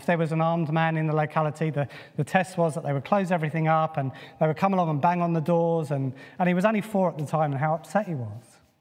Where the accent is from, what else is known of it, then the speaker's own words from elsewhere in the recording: United Kingdom; accent: British; well, it's probably my British accent.